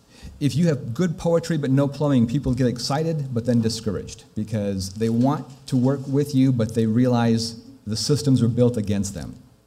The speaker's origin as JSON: {"language": "English", "region": "Michigan", "country": "United States", "tie": "born or raised there", "said": "I grew up in Michigan"}